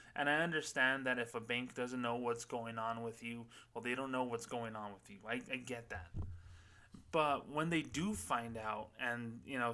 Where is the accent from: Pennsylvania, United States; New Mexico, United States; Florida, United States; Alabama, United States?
New Mexico, United States; Las Cruces; they opened branches here in my hometown of Las Cruces in the last few years.